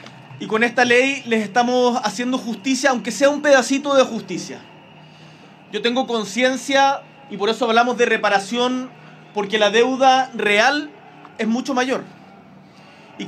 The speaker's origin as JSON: {"language": "Spanish", "town": "Punta Arenas", "region": "Magallanes y la Antártica Chilena", "country": "Chile", "said": "yo soy de Punta Arenas, de Magallanes"}